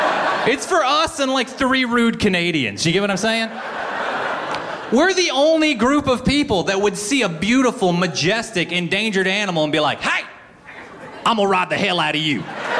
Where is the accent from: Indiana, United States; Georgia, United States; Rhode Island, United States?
Georgia, United States; Atlanta; I grew up outside of Atlanta, Georgia.